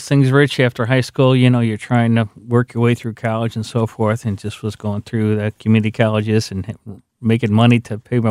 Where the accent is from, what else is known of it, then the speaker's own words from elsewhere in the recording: Affton, Missouri, United States; Yes, always. We grew up in the Afton area, South County alumni